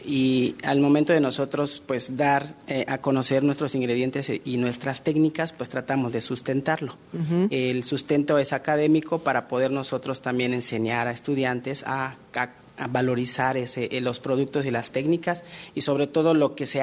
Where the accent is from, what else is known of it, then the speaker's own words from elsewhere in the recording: Halachó, Yucatán, Mexico; yo soy de Jalachó, de una población cercana a Campeche.